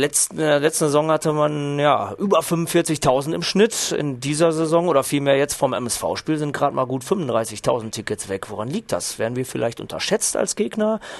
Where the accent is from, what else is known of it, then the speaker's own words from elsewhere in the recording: Baden-Württemberg, Germany; als Schwabe könnte ich mich auch zum Unentschieden versteigen